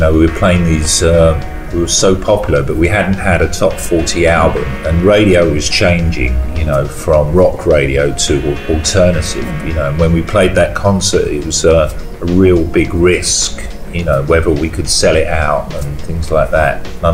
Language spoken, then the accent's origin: English; Ireland; now in London, United Kingdom; I married a girl from my hometown, an Irish girl. So that's why I stayed at home.